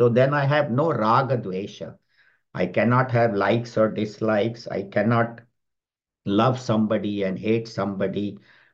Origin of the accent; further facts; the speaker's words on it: California, United States; So we said, "We are from California. We belong to Chinmaya Mission."